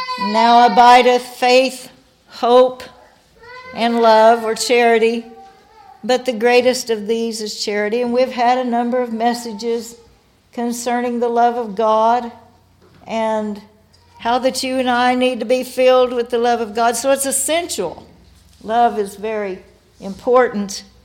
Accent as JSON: {"language": "English", "town": "Guthrie", "country": "United States", "tie": "born or raised there", "said": "I was born and raised in Guthrie."}